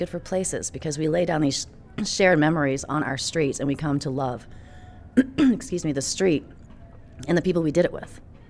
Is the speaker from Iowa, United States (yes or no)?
no; New Orleans, Louisiana, United States; you know, I'm from New Orleans. I'm proud about that.